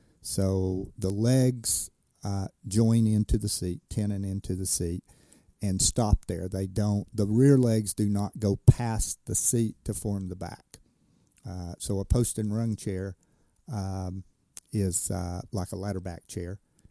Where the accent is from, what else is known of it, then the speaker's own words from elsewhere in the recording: Kingsport, Tennessee, United States; Well, I grew up in Kingsport. I knew Jonesboro. Nobody came to Jonesboro, you know.